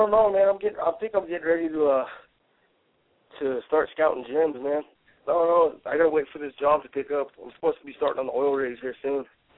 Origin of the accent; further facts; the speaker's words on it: Loveland, Colorado, United States; I'm actually back in my hometown. I'm up in Loveland.